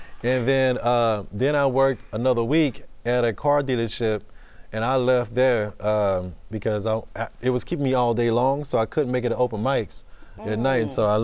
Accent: Houston, Texas, United States; born and raised in Houston, you're around a lot of talent, including my family. My whole family are musicians.

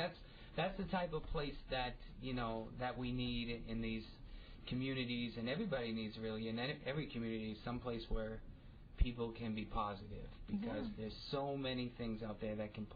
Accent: Boston, Massachusetts, United States; I grew up, actually, right here in Dorchester. I grew up in Cobham Square.

